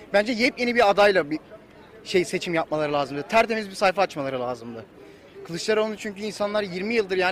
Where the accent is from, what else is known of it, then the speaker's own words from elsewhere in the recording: Black Sea Region, Turkey; ben şimdi bir Karadenizliyim, bir Karadenizli gibi düşüneceğim.